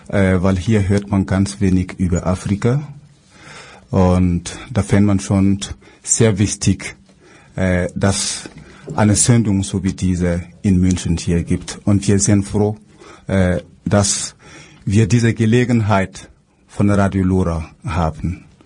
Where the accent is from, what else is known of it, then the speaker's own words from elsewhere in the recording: Burkina Faso; German is a second language; moved away as an adult; now in Munich, Germany; Ich komme aus Burkina Faso und seit 2002 hier in Deutschland.